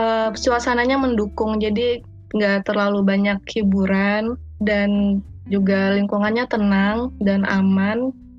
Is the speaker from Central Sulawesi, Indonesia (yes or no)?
no; Jakarta, Indonesia; moved away; ya mungkin karena aku dari Jakarta ya, jadi agak-agak kaget juga sama kehidupan di sini karena memang agak beda sih.